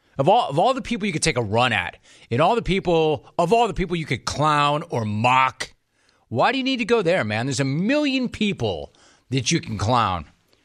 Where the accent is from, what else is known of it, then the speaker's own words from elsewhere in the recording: Lexington, Kentucky, United States; You know the world is weird when the football coach of my hometown Kentucky Wildcats is mentioned as a candidate for LSU, OU, and other top jobs.